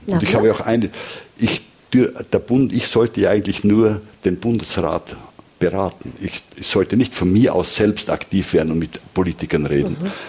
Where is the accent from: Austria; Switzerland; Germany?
Austria; Da bin ich eben dann nicht genug Österreicher, wahrscheinlich.